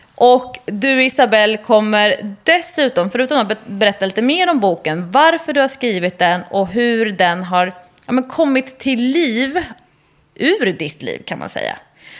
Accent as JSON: {"language": "Swedish", "country": "United States", "lives_now": "Sweden", "said": "För hemma i USA."}